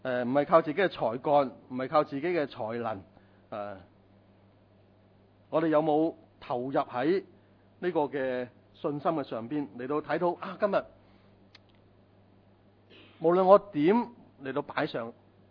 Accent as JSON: {"language": "Cantonese", "country": "Hong Kong", "said": "我哋香港人好劳苦嘅、"}